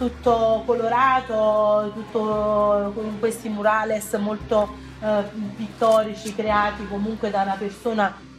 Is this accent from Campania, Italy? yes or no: yes; Caserta, Campania, Italy; now in Tuscany, Italy; mia terra di origine è Caserta.